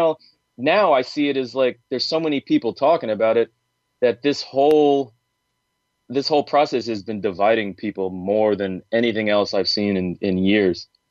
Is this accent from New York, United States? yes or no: yes; Long Island, New York, United States; I grew up in Long Island in New York